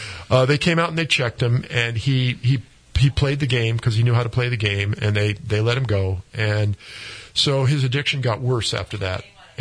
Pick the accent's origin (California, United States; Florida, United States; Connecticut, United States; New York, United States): Connecticut, United States; born or raised there; moved away; also born or lived in Maryland